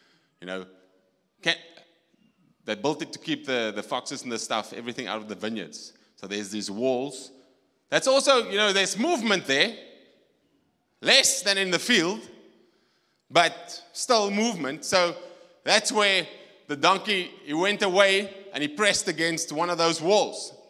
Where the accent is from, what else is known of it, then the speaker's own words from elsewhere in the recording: South Africa; So I come from the Karoo. Daai lyk vir my lekker soos die Karoo.